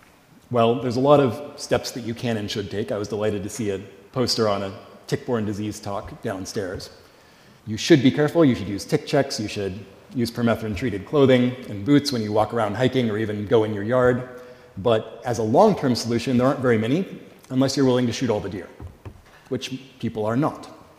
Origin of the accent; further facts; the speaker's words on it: West Coast, United States; That is, I'm from the West Coast. We have earthquakes.